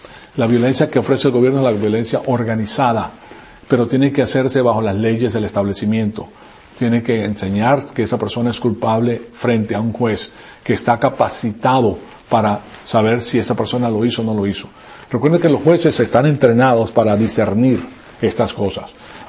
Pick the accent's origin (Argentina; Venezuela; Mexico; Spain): Venezuela; Caracas, Capital District; moved away; Yo estudié en La Salle de Tienda Honda y en La Salle, La Colina, hasta que salí de Venezuela.